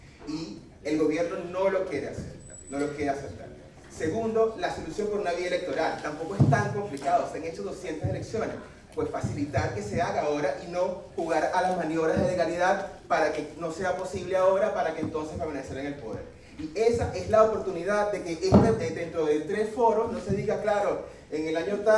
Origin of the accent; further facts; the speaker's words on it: Venezuela; soy venezolano.